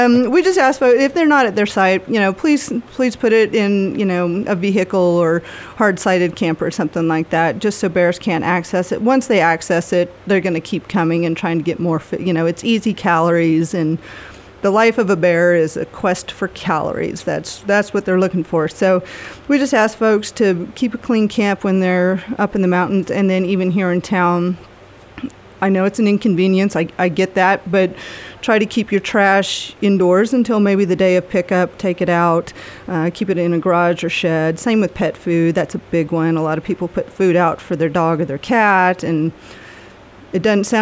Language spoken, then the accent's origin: English; Oklahoma, United States; now in Sheridan, United States; Well, originally I'm from Oklahoma.